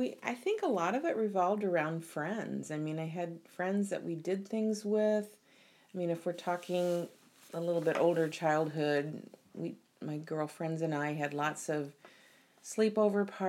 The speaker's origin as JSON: {"language": "English", "town": "Bethalto", "region": "Illinois", "country": "United States", "tie": "born or raised there", "said": "Well, I grew up in Illinois in a tiny town of Bethalto, which is sort of in the St. Louis area. And it was a small town, kind of idyllic life with an intact family"}